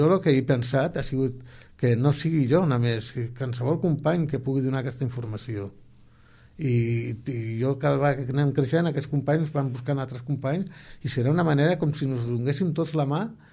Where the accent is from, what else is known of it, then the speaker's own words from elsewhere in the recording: Tarragona, Catalonia, Spain; dic, escolti, dic, però jo sóc de Tarragona.